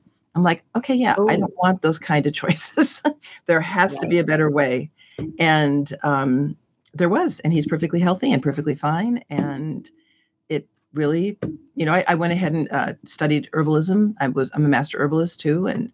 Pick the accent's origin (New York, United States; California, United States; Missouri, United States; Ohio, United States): California, United States; connect with aunts and uncles and cousins that I didn't see growing up in California.